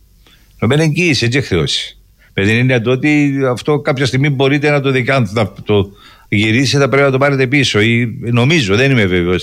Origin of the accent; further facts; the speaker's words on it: Cyprus; Εγώ, σαν Κύπριος φορολογούμενος πολίτης, θα το πω ότι δεν είναι λάθη που κάνουν.